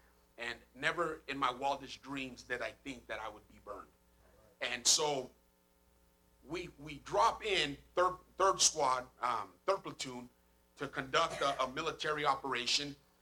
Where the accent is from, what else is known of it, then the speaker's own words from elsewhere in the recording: Fontana, California, United States; I grew up there in Fontana, got into some trouble towards my high school years